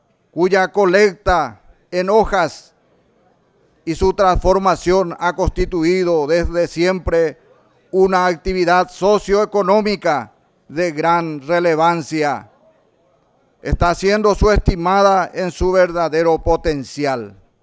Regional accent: Paraguay; considero que es nuestra obligación como paraguayos y paraguayas retomar con mayor fuerza y vigor la producción yerbatera nacional

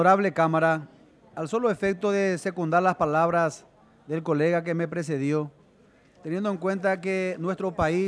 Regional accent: Paraguay; como paraguayo estamos orgullosos

